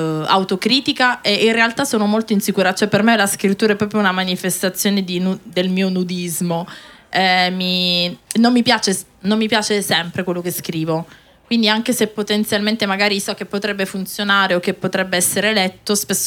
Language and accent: Italian; Calabria, Italy; io sono calabrese, quindi un tuo compaesano, conterraneo.